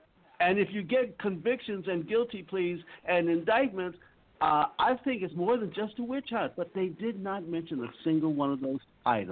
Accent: Washington, District of Columbia, United States; as I recall growing up in Washington, D.C.

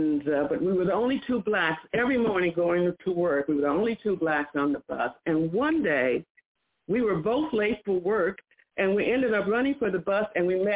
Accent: United States; Now, I'm an American. I'm a black American.

